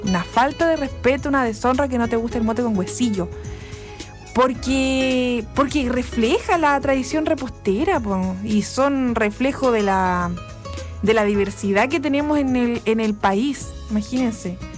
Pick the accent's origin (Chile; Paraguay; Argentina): Chile; uno, como es chileno, tiene que tener alma de chileno.